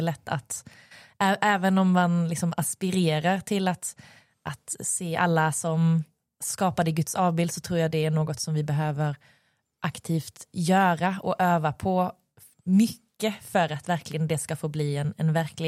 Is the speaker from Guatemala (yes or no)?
yes; Guatemala; also born or lived in Colombia / Iraq; now in Sweden; föddes jag i Guatemala och växte upp där. Och jag utöver att också då har bott i Sverige, så har jag bott i Colombia och Irak.